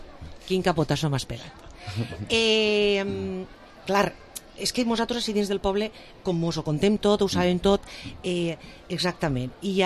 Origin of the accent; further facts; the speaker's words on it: Vila-real, Valencian Community, Spain; dic els dos meus perquè som de Vila-real